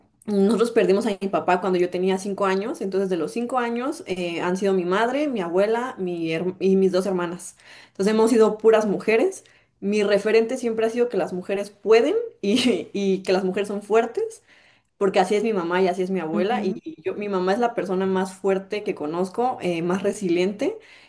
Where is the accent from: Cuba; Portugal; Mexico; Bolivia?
Mexico; Tapachula, Chiapas; now in Mexico City, Mexico; yo soy de Chiapas, yo soy de Tapachula, Chiapas, y toda mi familia es de allá. Por ciertas situaciones complicadas, nos mudamos a la Ciudad de México